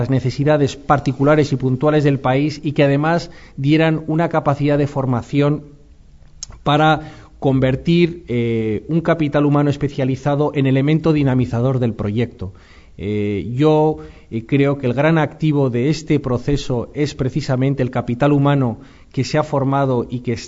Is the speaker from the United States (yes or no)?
no; Basque Country, Spain; yo vengo del País Vasco